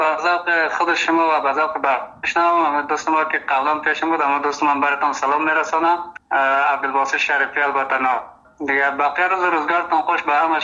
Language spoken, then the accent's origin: Persian; Afghanistan; first language Uzbek; Persian is a second language; حال زبانی مادری ما که است ازبکی است، به زبان دری هم دیگه یک 80% دیگه تسلط داریم، خوب استیم و همچنان در پشتو هم یک 20% خوب است.